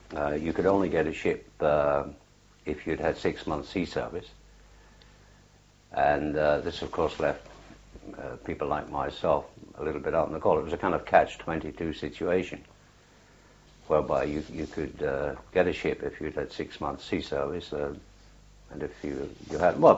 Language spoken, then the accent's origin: English; Bathgate, Scotland, United Kingdom; born there; I was born in Bathgate, West Lothian, Scotland.